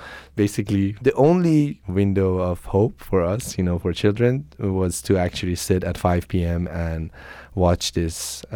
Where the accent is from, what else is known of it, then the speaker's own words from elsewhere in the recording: Iran; My first musical memories actually go back to the 80s when I was growing up in Iran.